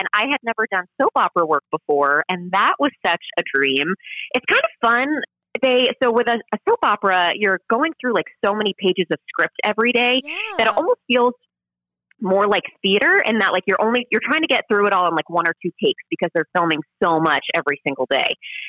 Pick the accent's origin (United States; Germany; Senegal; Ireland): United States; New York; now in Los Angeles, United States; So I grew up in New York. I went to college in Los Angeles and then I moved back to New York and now I'm back in LA.